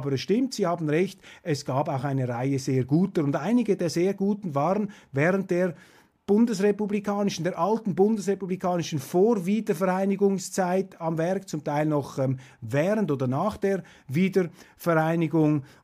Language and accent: German; Switzerland; Und ein zweiter bemerkenswerter Satz ist mir da als Schweizer natürlich auch noch aufgefallen